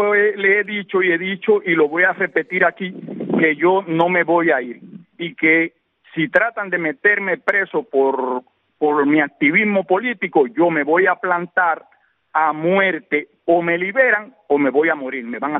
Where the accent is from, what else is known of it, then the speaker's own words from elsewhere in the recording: Cuba; yo soy un cubano, nací en Cuba y quiero vivir en una Cuba próspera